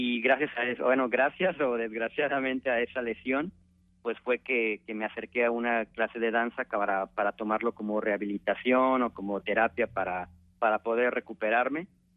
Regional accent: León, Guanajuato, Mexico; also born or lived in Celaya; now in Querétaro, Mexico; Yo soy original de la ciudad de León, Guanajuato.

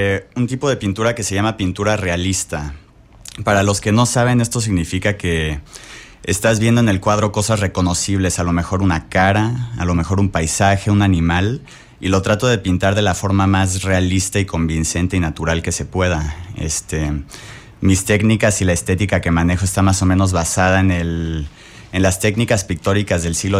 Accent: Querétaro, Mexico; also born or lived in United States; Y llevo en Querétaro desde los 3 años de edad, entonces me considero prácticamente queretano.

